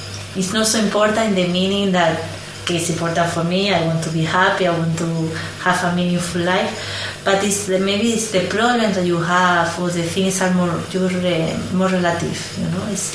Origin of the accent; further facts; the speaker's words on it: Madrid, Community of Madrid, Spain; English is a second language; I'm from Madrid